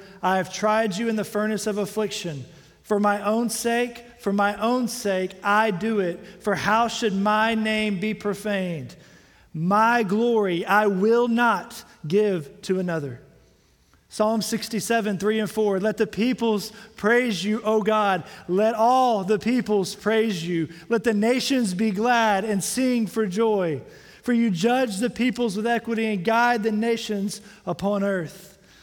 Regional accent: Livingston, Texas, United States; I grew up in Livingston, not far from here. And so it's good to be back in the Piney Woods.

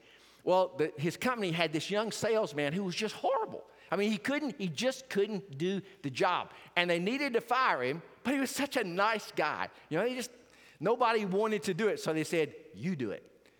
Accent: Hope, Arkansas, United States; every time I go back to my hometown, there's a sign on the side of the interstate. Says birthplace of former President William Jefferson Clinton.

